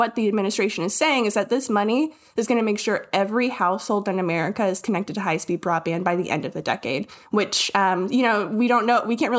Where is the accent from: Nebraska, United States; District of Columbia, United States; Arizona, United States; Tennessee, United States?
Nebraska, United States; I can say that because I'm from Nebraska.